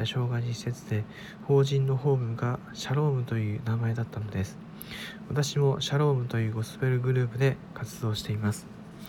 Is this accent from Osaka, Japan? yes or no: no; Niigata, Japan; now in Tokyo, Japan; 地元新潟から東京へ引っ越しをして仕事を探す時のお話です。